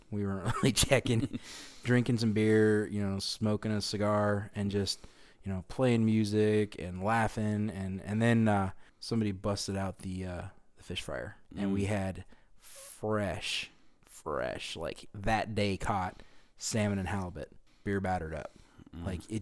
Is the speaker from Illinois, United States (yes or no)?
no; Alaska, United States; that just growing up in Alaska, That's one of those things that everyone's like, oh, it's dark at 4.